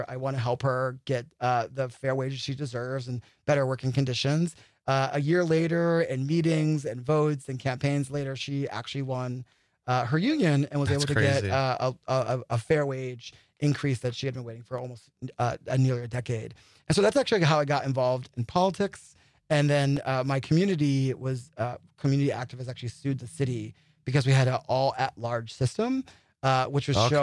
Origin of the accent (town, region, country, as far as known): East Coast, United States